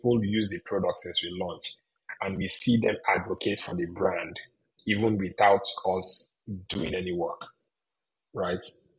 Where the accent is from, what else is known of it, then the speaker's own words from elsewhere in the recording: Nigeria; now in California, United States; I moved from Nigeria, came to California, made new friends, made more diverse friends